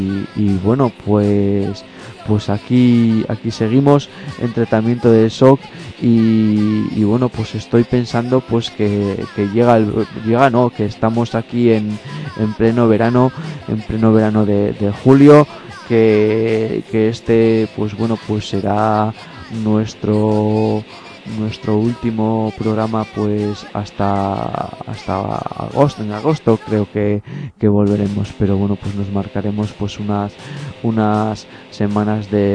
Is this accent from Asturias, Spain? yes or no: yes; Asturias, Spain; unos paisanos míos ahí desde mi tierra, desde Asturias